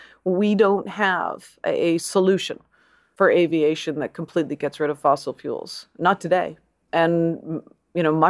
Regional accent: Canada; But as a Canadian, I love that story

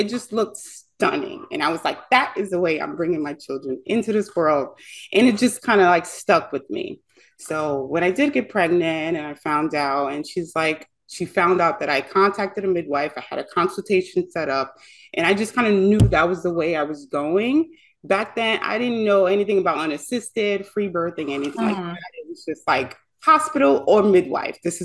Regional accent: Bronx, New York, United States; I'm originally from Bronx, New York.

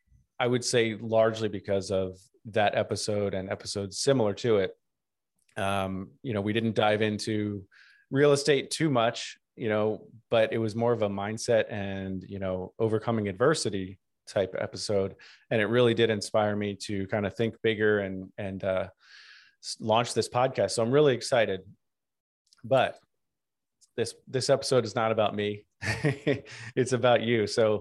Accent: Baltimore, Maryland, United States; I'm from the Baltimore area as well.

